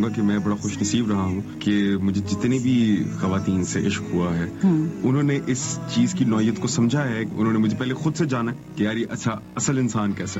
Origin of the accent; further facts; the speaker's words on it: Lahore, Punjab, Pakistan; born there; moved away as an adult; now in Karachi, Pakistan; پیدائش لاہور کی ہی ہے اور اس کے بعد کام کے سلسلے میں مجھے کراچی ہجرت کرنی پڑی.